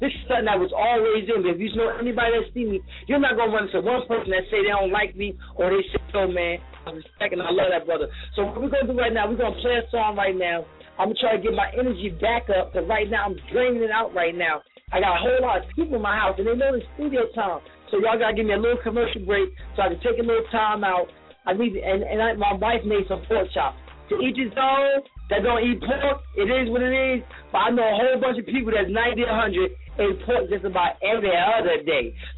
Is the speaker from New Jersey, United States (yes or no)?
yes; Newark, New Jersey, United States; He got a show that's going on right now in Newark, New Jersey, right in my hometown, right in my hood.